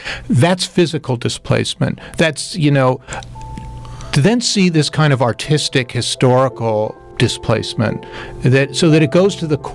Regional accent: United States; I'm an American Jew, and I'm welcome there.

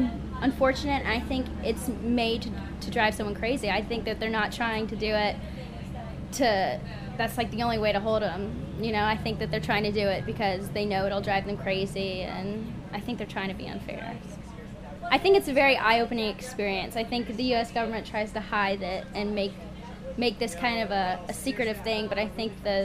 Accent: Georgia, United States; I'm from Georgia.

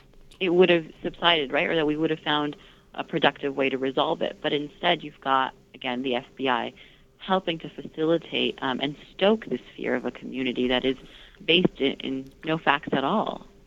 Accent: United States; we've got it bad in the U.S. as American Muslims

